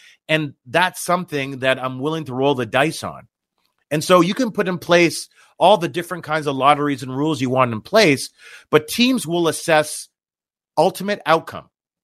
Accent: Canada; We're Canadian.

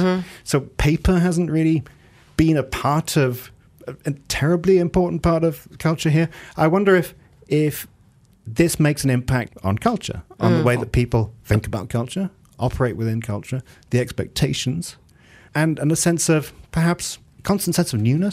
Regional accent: England, United Kingdom; where I grew up in England was a very sandstone area

